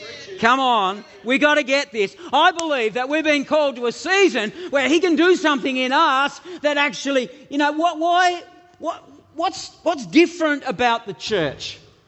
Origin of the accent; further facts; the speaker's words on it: East Devonport, Tasmania, Australia; I grew up in East Devonport. Like, it was a tough neighbourhood.